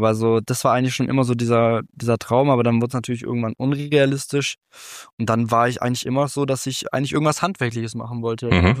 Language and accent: German; Crailsheim, Baden-Württemberg, Germany; Ich komme aus Crailsheim. Ist eine Kleinstadt in Baden-Württemberg an der bayerischen Grenze. Und da bin ich auch jetzt aufgewachsen.